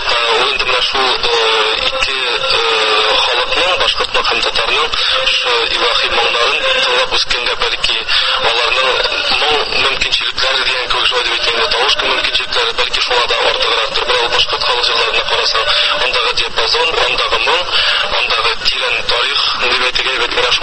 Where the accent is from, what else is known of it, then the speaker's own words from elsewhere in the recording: Bashkortostan, Russia; now in Kazan, Russia; Мин әйтеп мин Казанда яшәп, Казанда иҗат итсәм дә, мин шулай Башкортстанга туган ягыма беренче иҗат язарларын шуннан башлап китәм.